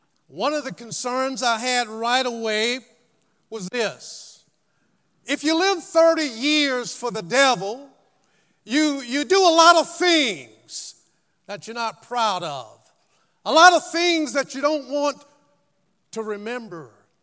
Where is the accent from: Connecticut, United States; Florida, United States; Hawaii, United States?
Florida, United States; Tallahassee; I grew up in Tallahassee, Florida. I grew up back in the day when we used to have revival meetings in the summertime.